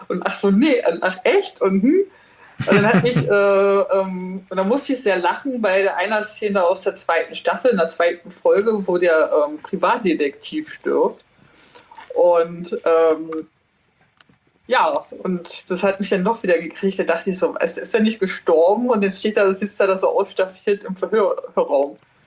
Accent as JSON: {"language": "German", "region": "Berlin", "country": "Germany", "moved": "yes", "said": "Ich komme eigentlich ursprünglich ja aus Berlin und bin ja halt vor fast 20 Jahren halt hier gelandet."}